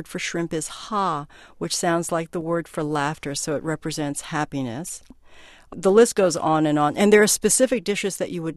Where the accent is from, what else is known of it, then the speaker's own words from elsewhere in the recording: Guangdong, China; My family did not eat them because we're Cantonese and from the South.